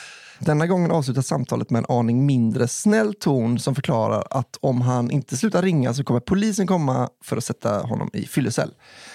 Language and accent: Swedish; Borås, Västra Götaland County, Sweden; Med detta sagt ska vi förflytta oss till en sen lördagskväll i min hemstad Borås.